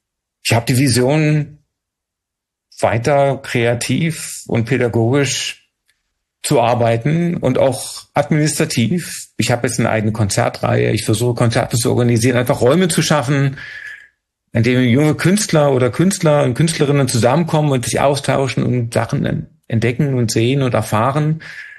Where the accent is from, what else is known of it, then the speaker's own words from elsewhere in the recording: East Germany, Germany; Ich bin in der DDR groß geworden und mit dem Verständnis, dass ich das Land nie verlassen werden kann.